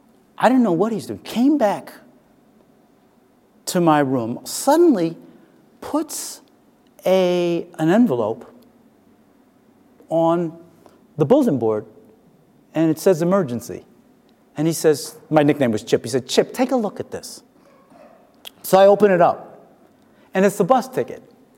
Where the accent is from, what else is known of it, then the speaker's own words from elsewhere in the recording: Harlem, New York, United States; I came up here from Harlem. I must admit, I didn't know what the hell to do in Ithaca.